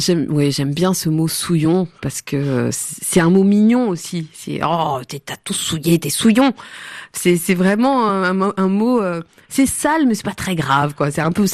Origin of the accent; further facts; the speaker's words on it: Pays de la Loire, France; Dans les fermes du pays de la Mée, là d'où je viens. J'aime bien ce mot parce qu'il est très, très local.